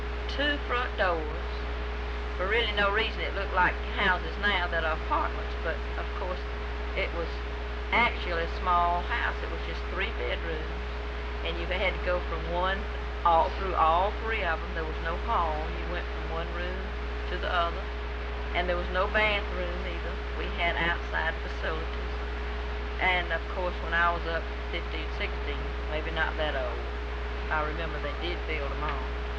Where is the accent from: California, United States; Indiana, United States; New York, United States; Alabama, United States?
Alabama, United States; Heather; born there; I was born in Heather, Alabama, and that's in Henry County, in the lower part of Henry County, and just 10 miles from Dothan.